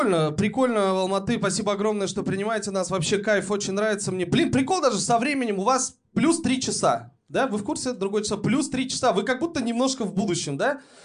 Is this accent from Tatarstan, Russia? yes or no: yes; Tatarstan, Russia; Я приехал из Татарстана, знаете? Знаете, Республика Татарстан — это отдельная республика в составе Российской Федерации.